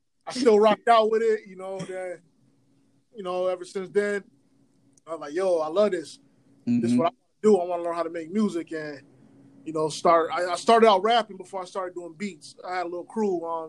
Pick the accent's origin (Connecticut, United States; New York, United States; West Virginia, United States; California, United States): New York, United States; Rochester; yo, I'm from Rochester, New York.